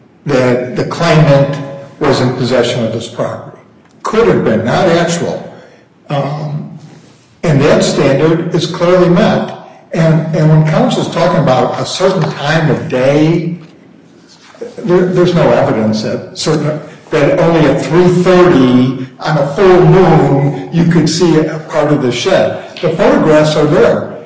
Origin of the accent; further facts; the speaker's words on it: Illinois, United States; I'm from Cook County, but I enjoyed the trip out here.